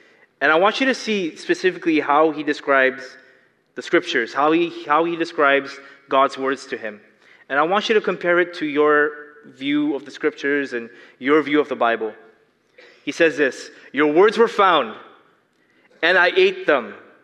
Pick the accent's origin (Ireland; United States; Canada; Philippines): Philippines; I'm Filipino. That means I have a quirky accent and I'm part of a visible minority.